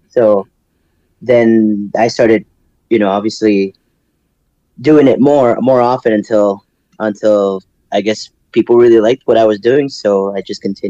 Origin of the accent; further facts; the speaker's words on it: McAllen, Texas, United States; also born or lived in Minnesota; I'm from McAllen.